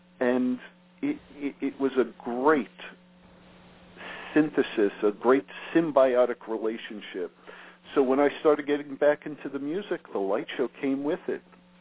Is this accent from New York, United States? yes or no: yes; Long Beach, New York, United States; now in Maine, United States; We grew up in Long Beach, New York together. He now lives in Philly, and I live in Maine.